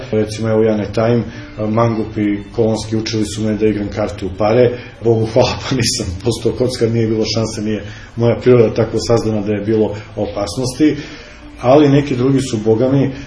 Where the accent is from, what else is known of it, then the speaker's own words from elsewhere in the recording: Kragujevac, Šumadija, Serbia; Evo, ja kao autentični Kragujevčanin kažem da je takva podela ordinarna glupost